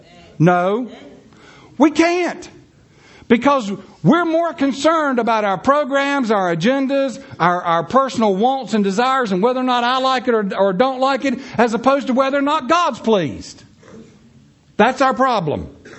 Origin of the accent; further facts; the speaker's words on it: Charlotte, North Carolina, United States; And he said to me, where are you from? I said, North Carolina. He goes, really, where? I said, Charlotte.